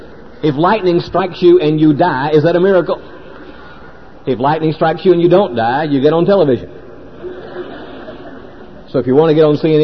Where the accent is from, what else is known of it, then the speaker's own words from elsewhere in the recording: Augusta, Georgia, United States; I'm from Augusta, Georgia. In our part of the country, we have killer tornadoes.